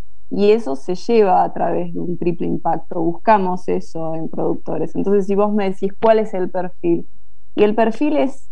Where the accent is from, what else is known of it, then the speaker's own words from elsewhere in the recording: Trevelin, Chubut, Argentina; soy de Patagonia, Trevelin. A veces sí, sí, tengo muy mala conexión. La verdad que los patagones sufrimos un poco esa parte.